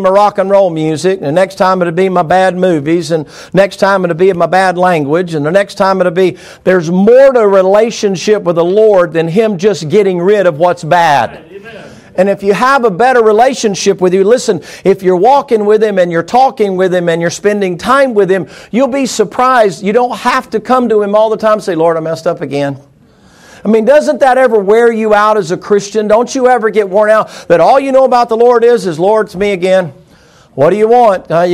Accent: the South, United States; I come from the South.

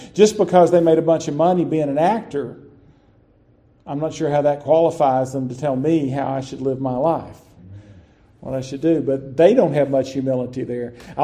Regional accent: Lubbock, Texas, United States; As I grew up in the Southern Baptist Convention in First Baptist Church, Lubbock, Texas. I grew up in that church, large Southern Baptist church.

